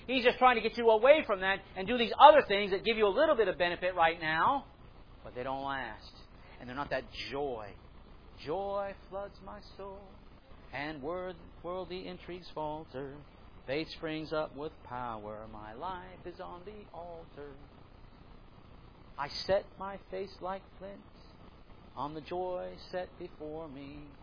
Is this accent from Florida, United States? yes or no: yes; Florida, United States; And when I was growing up on the Space Coast, astronaut was the pinnacle, more than the president.